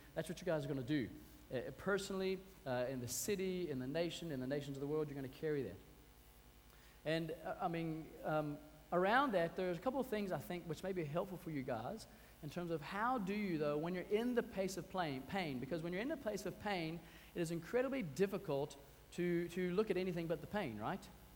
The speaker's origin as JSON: {"language": "English", "region": "the South", "country": "United States", "said": "Because I am from the South, I like feedback."}